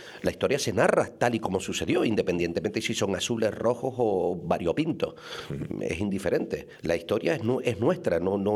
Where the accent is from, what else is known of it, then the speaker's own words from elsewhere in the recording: Spain; los primeros en creérsela somos los propios españoles.